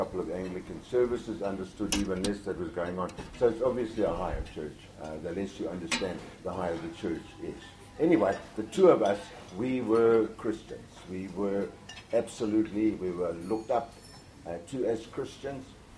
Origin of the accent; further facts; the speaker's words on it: South Africa; born there; So I was born in South Africa, born a Christian, and I probably regarded myself as a better Christian than most because I was born a Presbyterian.